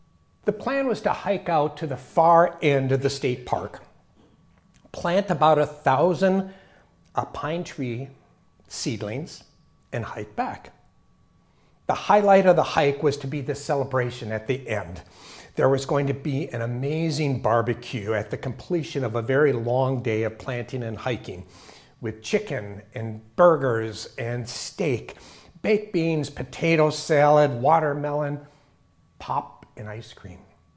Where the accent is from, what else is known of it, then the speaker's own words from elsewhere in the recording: Minnesota, United States; it was when I was growing up in Minnesota